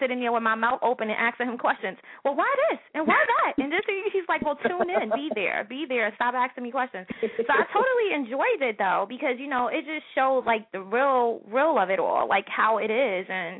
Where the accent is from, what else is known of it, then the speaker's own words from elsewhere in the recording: New York, United States; New York.